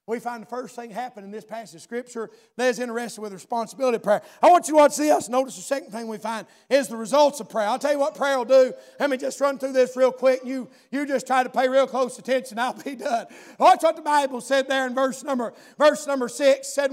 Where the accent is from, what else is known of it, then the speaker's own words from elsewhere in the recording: United States; I'm from Scott County, and I understand that probably some of what the words I understand don't mean the same.